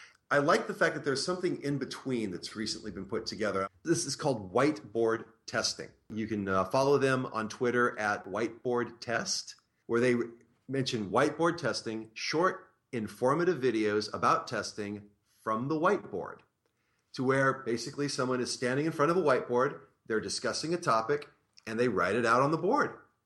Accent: California, United States; you're in my hometown. I can probably help out. And also San Francisco is just 15 miles north.

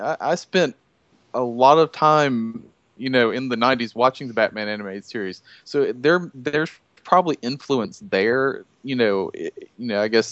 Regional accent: North Carolina, United States; now in Bristol, United States; we both live, you know, around Bristol, Tennessee, but I'm actually from North Carolina, so I've moved up here

